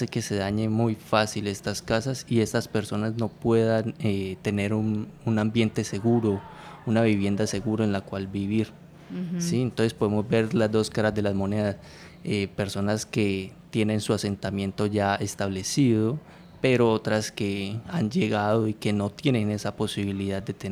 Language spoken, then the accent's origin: Spanish; Cali, Valle del Cauca, Colombia; Soy de aquí de Cali, del Valle del Cauca, en Colombia.